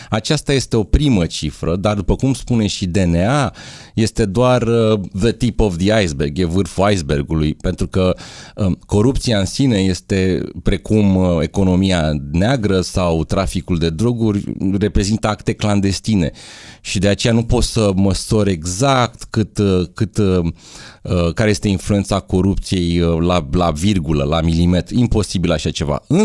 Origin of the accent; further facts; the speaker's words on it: Romania; automat am ales România pentru că sunt român și pentru că vreau să împărtășesc cu concetățenii mei situația corupției de la noi din țară.